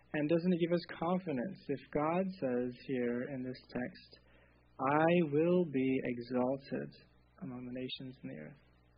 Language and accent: English; Czechia; I grew up in the Czech Republic, and there's a great need there.